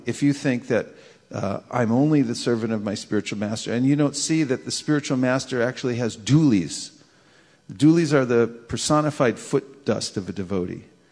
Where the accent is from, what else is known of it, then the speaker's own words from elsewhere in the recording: Burlingame, California, United States; I know, because I'm from Dog Loka. Burlingame is Dog Loka.